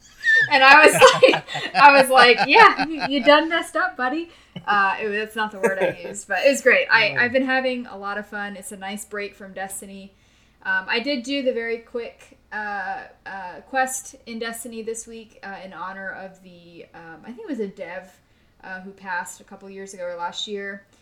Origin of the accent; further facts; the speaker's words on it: Tampa, Florida, United States; I'm from Tampa, so Tampa Bay Rays, they won the AL East division.